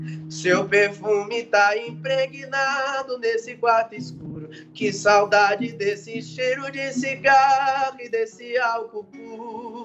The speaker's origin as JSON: {"language": "Portuguese", "region": "Bahia", "country": "Brazil", "said": "pra quem não sabe, eu sou baiano, né? E aqui na Bahia, né?"}